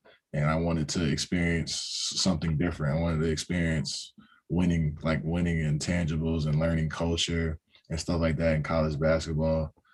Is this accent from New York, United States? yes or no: no; Durham, North Carolina, United States; always growing up in ACC country. I was born in Durham, North Carolina. So I was born in Duke Hospital.